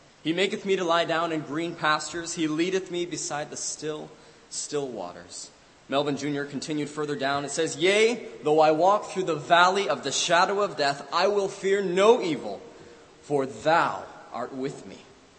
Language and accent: English; Canada; And I'm from Canada.